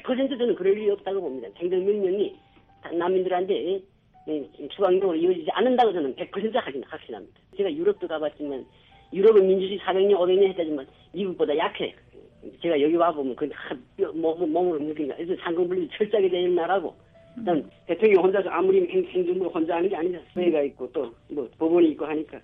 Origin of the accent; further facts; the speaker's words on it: North Korea; moved away; 저희가 뭐 순수 한국에서 태어난 순수 한국인이 아니니까 그러니까 북한 사람이라면 분명하니까 다만 한국 거쳐왔다는 게 문제인데